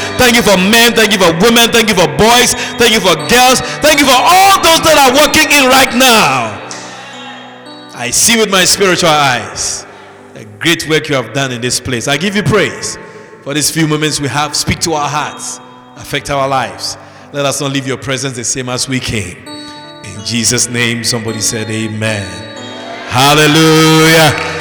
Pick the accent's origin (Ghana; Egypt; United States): Ghana; born there; moved away as an adult; also born or lived in Europe; So I was born in Ghana many, many, many years ago, about 79 years ago. I was born in Ghana.